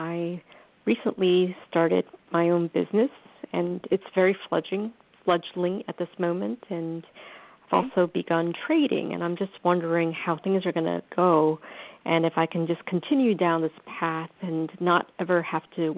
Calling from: New York, United States; calling from New York.

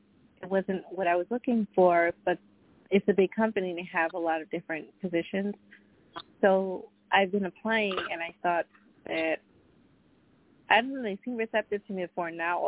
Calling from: New York, United States; I'm calling from New York.

